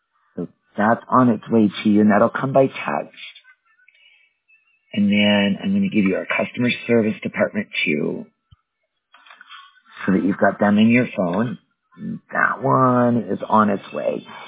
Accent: Wisconsin, United States; now in Colorado, United States; I'm in Colorado. Yeah. I did grow up in the Midwest, though. I grew up in Wisconsin.

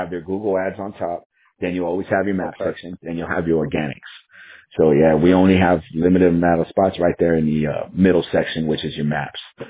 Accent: Texas, United States; Me personally, I'm in Texas right now. So I'm born and raised in Texas

